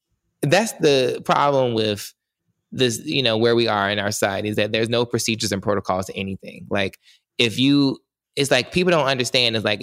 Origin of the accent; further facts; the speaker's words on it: North Carolina, United States; Whereas like, for example, in the South, I'm from North Carolina, so the South in general